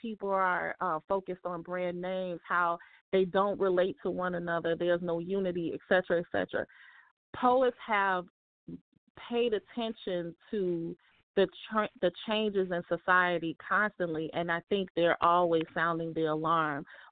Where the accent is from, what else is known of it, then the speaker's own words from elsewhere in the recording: Chicago, Illinois, United States; moved away; Cities, definitely Chicago because that's my hometown.